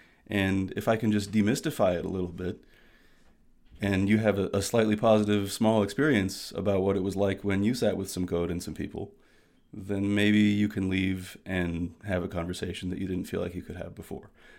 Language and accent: English; Chicago, Illinois, United States; now in New York, United States; I live in New York now, but I'm from the Chicago area and she's from Ohio.